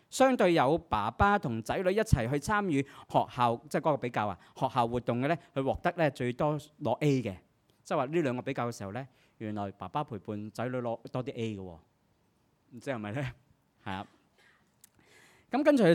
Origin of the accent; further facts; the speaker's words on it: China; 不过我们中国人的传统